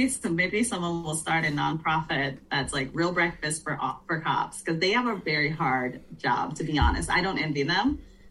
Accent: Virginia, United States; You know, I grew up down the street from an officer. The small town I grew up in Virginia, you know, we had 12 people on the force

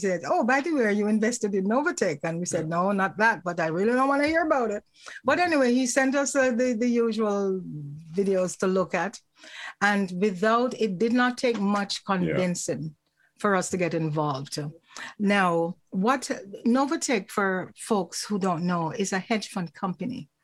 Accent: Jamaica; now in Toronto, Canada; I always like to say I'm from Jamaica.

